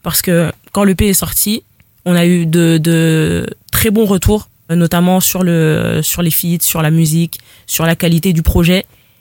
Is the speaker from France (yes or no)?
yes; Lille, Hauts-de-France, France; born or raised there